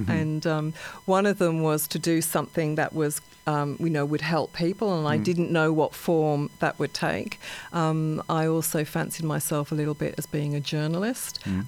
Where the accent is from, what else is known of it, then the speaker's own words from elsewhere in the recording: England, United Kingdom; I was growing up in England at the time Margaret Thatcher was at the helm.